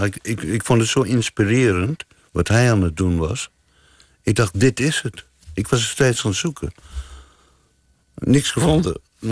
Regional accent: South Africa; now in Amsterdam, Netherlands; Ik ben uit Zuid-Afrika vertrokken. In één richting ticket naar Luxemburg. Door Duitsland. In Nederland terechtgekomen, Amsterdam. En het beviel zo goed dat ik besloot om te blijven.

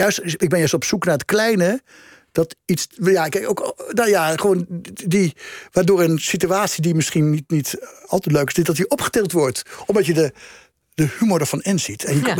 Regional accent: Gelderland, Netherlands; born there; moved away; Ja, die krant van mijn geboortestreek. Ja, ik ben al heel lang niet meer daar

